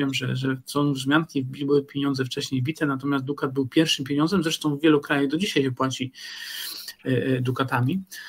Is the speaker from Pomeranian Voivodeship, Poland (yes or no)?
yes; Tricity, Pomeranian Voivodeship, Poland; Ja się wychowałem w Trójmieście, a Trójmiasto to było, lubię to określenie, Trójmiasto nazywano kiedyś Małą Sycylią.